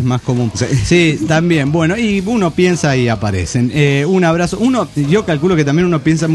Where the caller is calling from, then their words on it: León, Guanajuato, Mexico; de León, Guanajuato.